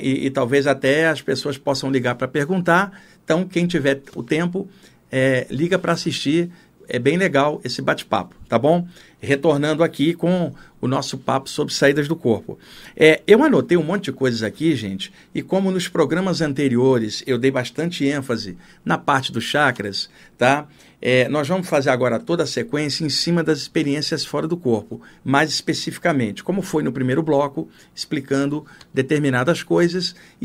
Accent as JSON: {"language": "Portuguese", "region": "Rio de Janeiro", "country": "Brazil", "moved": "as an adult", "lives_now": "São Paulo, Brazil", "said": "Eu moro aqui em São Paulo, sou do Rio, estou há 30 anos em São Paulo."}